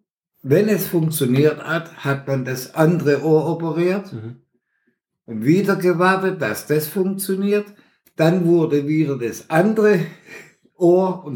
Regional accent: Baden-Württemberg, Germany; accent: Swabian; Ich als Schwabe, mein Schwäbisch, aber Deutsch.

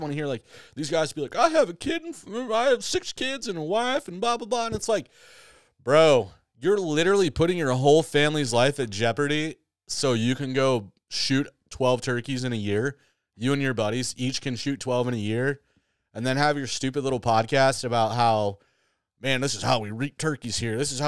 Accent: Michigan, United States; I grew up in Southwest Michigan where we don't have, like, monsters

